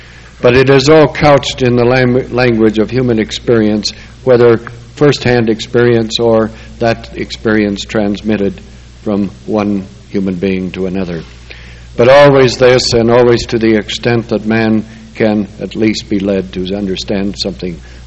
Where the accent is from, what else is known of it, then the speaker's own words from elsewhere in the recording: Salt Lake City, Utah, United States; And I speak now as one who is native to the state. I was born up in the Marmalade District there on Quince Street.